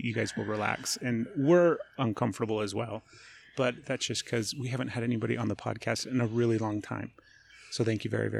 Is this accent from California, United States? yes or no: no; Utah, United States; Born and raised in Utah.